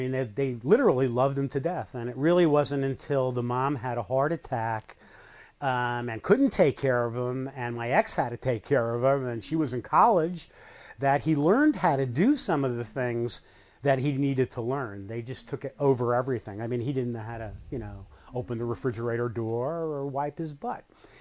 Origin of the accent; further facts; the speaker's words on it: New York City, New York, United States; I mean, growing up in New York City, and you never saw people with disabilities in the schools.